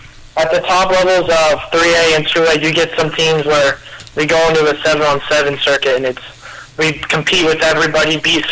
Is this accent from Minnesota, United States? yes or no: no; Arizona, United States; Being born and raised in Arizona my whole life, it has to be the Cardinals.